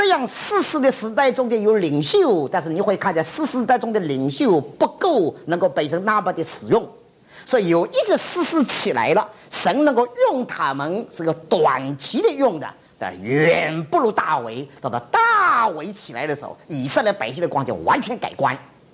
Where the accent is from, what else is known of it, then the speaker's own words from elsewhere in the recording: China; 在我们中国人中间，你也看见了，福音传到中国到现在170多年了。